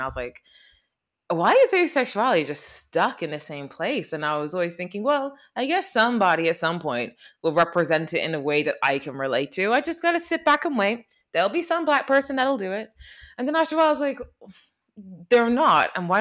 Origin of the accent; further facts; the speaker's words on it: England, United Kingdom; accent: English; And I feel like in a parallel universe, I am a New Yorker with an English accent.